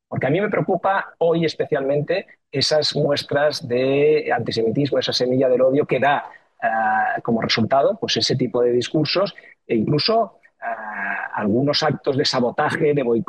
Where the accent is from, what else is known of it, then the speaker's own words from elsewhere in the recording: Spain; vivir con absoluta normalidad en mi país, que es España, que es tu país